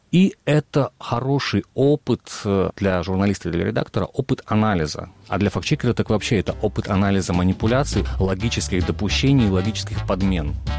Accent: Almaty, Kazakhstan; А я уже родился, да, в Казахстане, так что для меня родина не Тогучин, не Сахалин, а Алма-Ата.

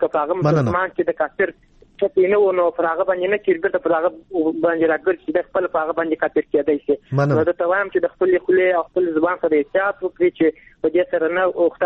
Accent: Kandahar, Afghanistan; له کندهار ولایت څخه یو تن محصل یم

